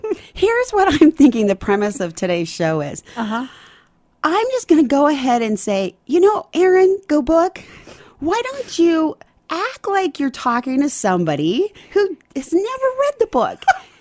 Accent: California, United States; I came from Southern California here.

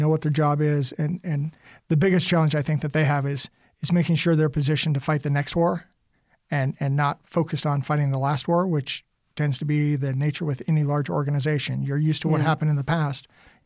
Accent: Portland, Oregon, United States; I will note, as listeners probably know, I grew up in Portland, Oregon.

